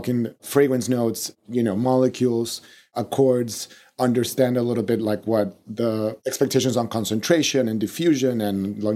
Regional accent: Mexico City, Mexico; English is a second language; we're both from Mexico City. We both are, even he is actually of French origin. I am not.

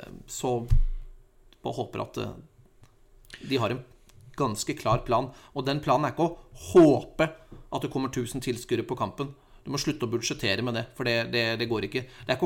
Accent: Larvik, Vestfold, Norway; jeg er fra Larvik.

